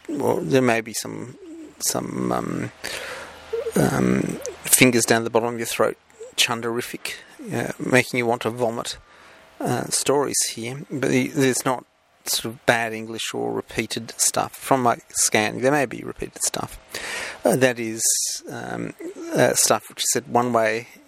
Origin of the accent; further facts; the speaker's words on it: Australia; Now, in this case, I am Australian, in Australia